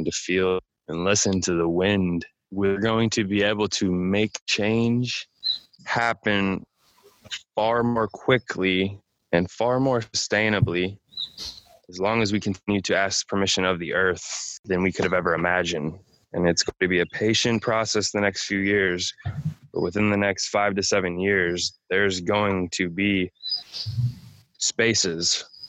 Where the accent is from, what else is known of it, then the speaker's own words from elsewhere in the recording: St. Louis, Missouri, United States; I was born and raised in St. Louis